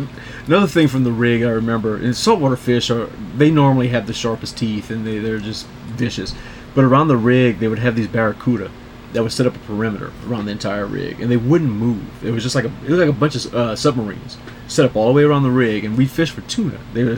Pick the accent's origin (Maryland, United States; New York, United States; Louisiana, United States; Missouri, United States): Louisiana, United States; and growing up in Louisiana especially, I mean, I guess, you know, alligators were a daily thing.